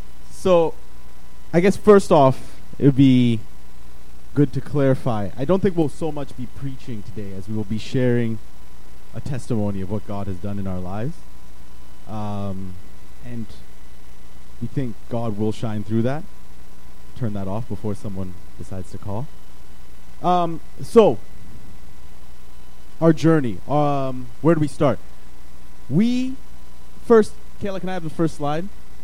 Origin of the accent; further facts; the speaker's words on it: Kenya; born there; moved away; So in 1987, I was born in Kenya.